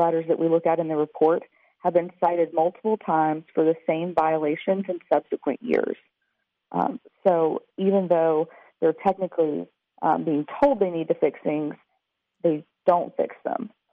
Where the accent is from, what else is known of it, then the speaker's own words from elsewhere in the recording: Louisiana, United States; I'm from Louisiana, and our Democrats are very pro-life.